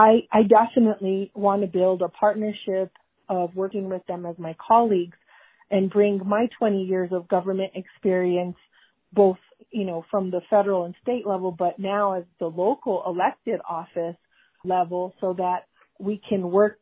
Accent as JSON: {"language": "English", "town": "Las Vegas", "region": "New Mexico", "country": "United States", "tie": "born or raised there", "said": "people also seem to forget that I was born and raised and have generations of living in New Mexico. I am from Las Vegas and Mora, which are two of the poorer counties in the state of New Mexico"}